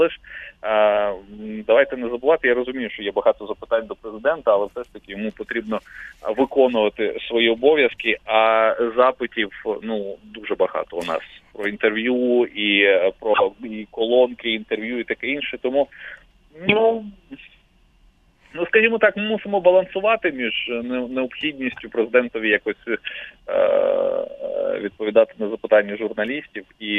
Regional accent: Kryvyi Rih, Dnipropetrovsk Oblast, Ukraine; ну, скажімо так, за от весь час жодного разу не склалося у мене враження, що президент знає, що я з Кривого Рогу.

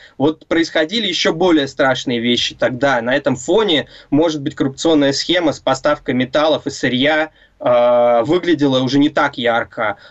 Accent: Saint Petersburg, Russia; Я сам из Петербурга, и я, когда эти все события происходили, был совсем маленький.

